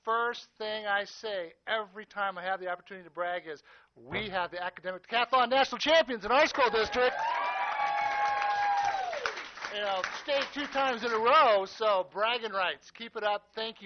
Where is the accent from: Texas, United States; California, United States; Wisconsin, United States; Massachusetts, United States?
California, United States; West Covina; I'm from West Covina